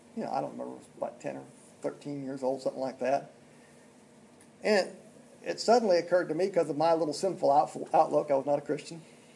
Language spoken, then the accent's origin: English; Arizona, United States; I had an experience when I grew up in Arizona, and we moved to Conway, kind of a small community.